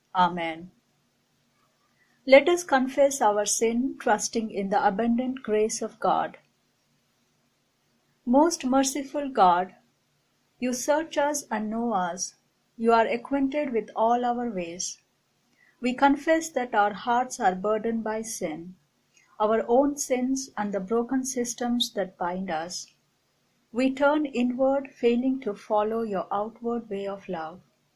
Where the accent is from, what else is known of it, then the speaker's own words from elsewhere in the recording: Delhi, India; I'm from Delhi, India.